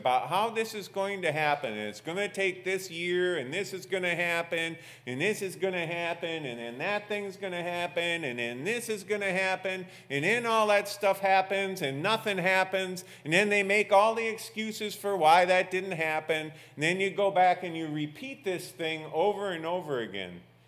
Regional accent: United States; You know, I grew up on Lake Erie. We used to watch them roll across the lake.

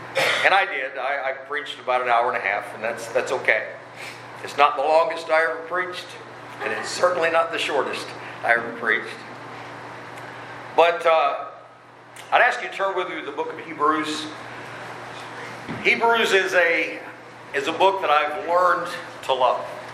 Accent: Southern United States, United States; accent: Southern; now in Maine, United States; I'm from the South. You can tell by the way I talk. For God to send a biscuits and gravy country boy to Maine to plant a church

